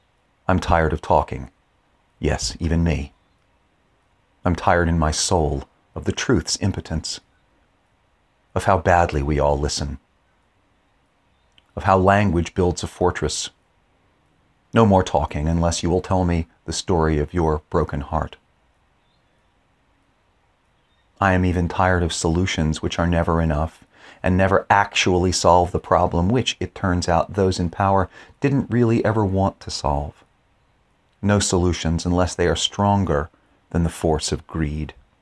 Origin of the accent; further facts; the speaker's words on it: Baltimore, Maryland, United States; moved away as an adult; I am a U.S. minister, U.S.-born minister serving here. I grew up in West Baltimore, The Wire, anyone? I left the U.S. as a young man in 1985